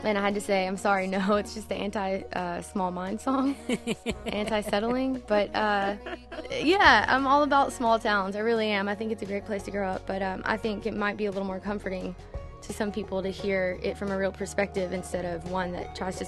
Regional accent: Golden, Texas, United States; Well, so I grew up in Golden, and it's super small. There's nothing really there.

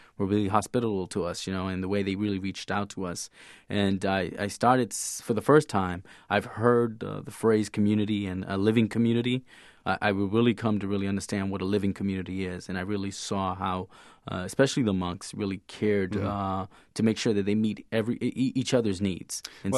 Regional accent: Brooklyn, New York, United States; I grew up in Brooklyn, New York, in Williamsburg, and I always always had noise in the household. I'm Puerto Rican, so we grew up in a very loud household as well.

